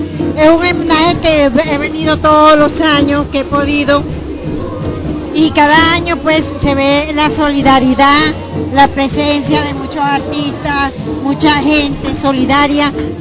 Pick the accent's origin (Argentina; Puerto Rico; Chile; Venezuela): Venezuela; soy de Venezuela